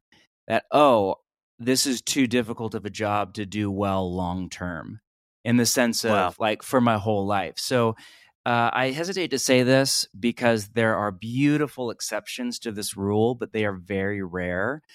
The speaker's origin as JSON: {"language": "English", "region": "California", "country": "United States", "also_born_or_lived": "Pacific Northwest", "said": "I'm from California originally, we were in, you know, the Pacific Northwest for so many years, but I'm from California originally."}